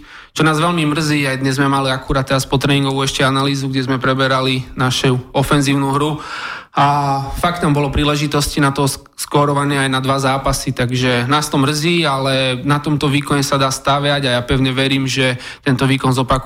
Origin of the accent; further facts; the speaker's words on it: Košice, Košice Region, Slovakia; To nie, som z Košic, takže nemal som na to tú príležitosť.